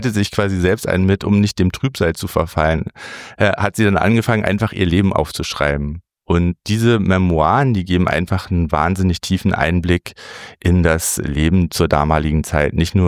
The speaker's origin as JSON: {"language": "German", "town": "Soltau", "region": "Lower Saxony", "country": "Germany", "tie": "born or raised there", "said": "ich bin ja in Soltau geboren, in der Lüneburger Heide groß geworden, nicht weit vom ehemaligen KZ Bergen-Belsen."}